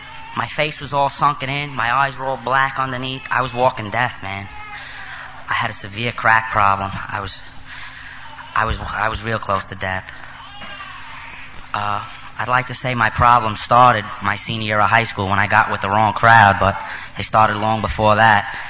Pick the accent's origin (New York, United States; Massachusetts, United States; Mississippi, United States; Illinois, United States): New York, United States; Brooklyn; I come from Brooklyn, New York, an Italian neighborhood.